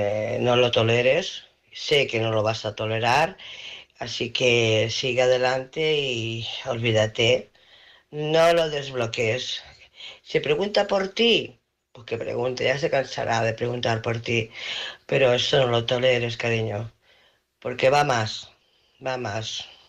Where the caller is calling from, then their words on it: Barcelona, Catalonia, Spain; de Barcelona.